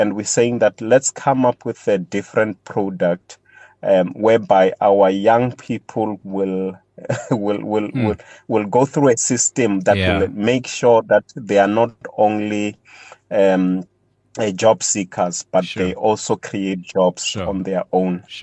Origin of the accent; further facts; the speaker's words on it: Limpopo, South Africa; So I am from Limpopo. I am an Adventist